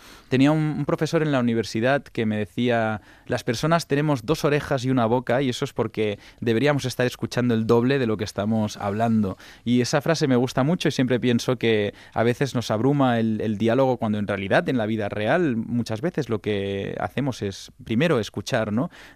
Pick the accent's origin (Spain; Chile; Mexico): Spain; Catalonia; first language Catalan; Spanish is a second language; mi minorización como maricón también está atravesada por mi minorización como catalán.